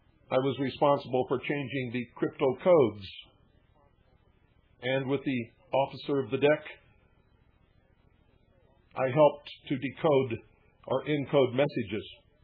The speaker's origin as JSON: {"language": "English", "country": "United States", "said": "I am an American patriot. I have served my country for most of my life."}